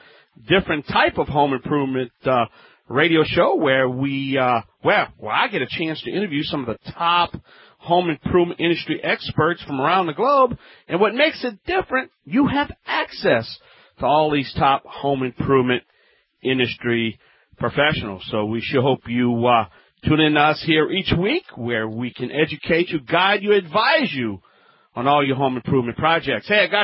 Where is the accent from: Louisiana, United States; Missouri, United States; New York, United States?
Louisiana, United States; I am the Cajun man from the Bayou Land.